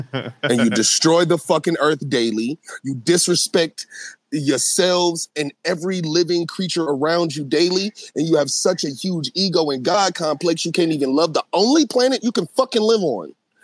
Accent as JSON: {"language": "English", "town": "Cleveland", "region": "Ohio", "country": "United States", "tie": "born there", "also_born_or_lived": "Compton / Nashville", "said": "I'm born from Cleveland, moved all around, you know, from Compton to Nashville. So I'm just a baby of the earth."}